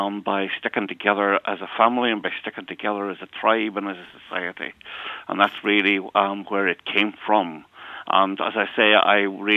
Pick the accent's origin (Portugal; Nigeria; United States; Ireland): Ireland; Ulster; it was a reality that I grew up with in Donegal as a boy and well into my teens.